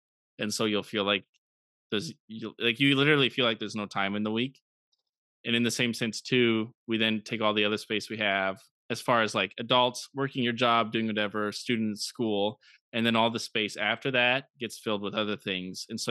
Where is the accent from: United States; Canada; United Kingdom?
Canada; as a Canadian, you're like, camp is one of the most important ministries